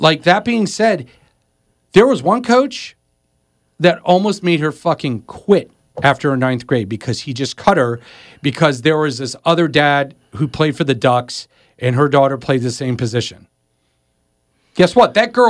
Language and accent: English; Florida, United States; Growing up in South Florida as a swimmer, I had elite coaching.